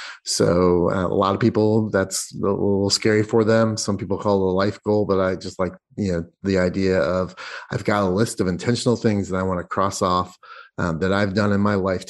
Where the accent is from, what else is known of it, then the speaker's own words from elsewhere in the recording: Indiana, United States; now in Seattle, United States; I'm from Indiana, but currently in Seattle.